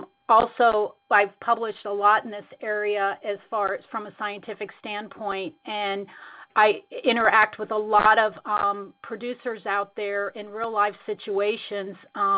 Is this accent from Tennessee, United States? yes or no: no; Texas, United States; You know, being in Illinois, I grew up in Texas, but being in Illinois, it's very different for me